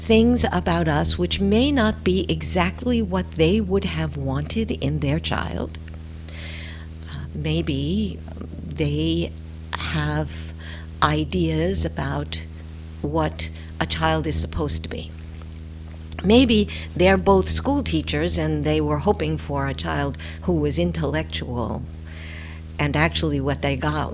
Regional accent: New York City, New York, United States; I remember that when I learned to drive, I grew up in New York City

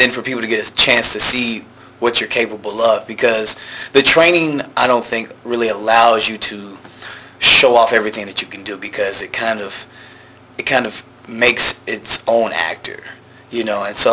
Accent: Atlanta, Georgia, United States; also born or lived in Washington, D.C.; I'm coming from Atlanta, Georgia, and then I went to D.C., so I'm part of big, diverse communities

